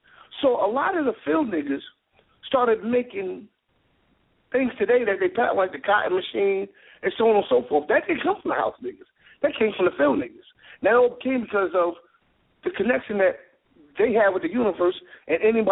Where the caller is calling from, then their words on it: Houston, Texas, United States; I'm calling from Houston.